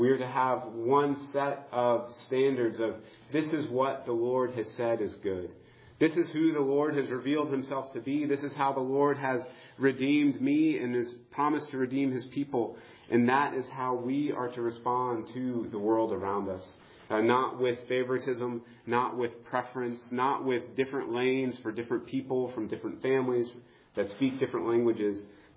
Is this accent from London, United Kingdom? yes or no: no; Scotland, United Kingdom; It's just I'm too Scottish and I haven't gotten rid of them yet.